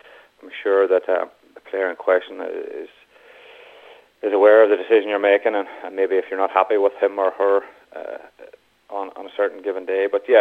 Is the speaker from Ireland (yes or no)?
yes; Ulster, Ireland; accent: Donegal; I didn't speak Montenegro or Latvian, and they certainly didn't understand my Donegal accent.